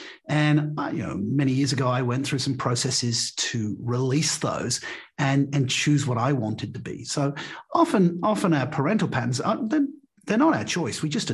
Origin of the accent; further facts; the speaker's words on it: England, United Kingdom; moved away as an adult; now in Australia; I left home at 18, went off to university, and 25 I moved from England to Australia, and I left my parents behind.